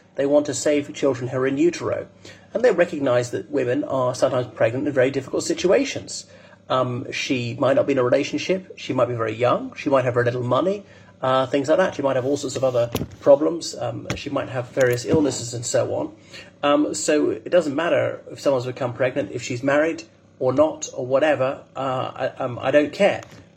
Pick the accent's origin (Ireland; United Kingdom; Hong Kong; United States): Ireland; from Ireland.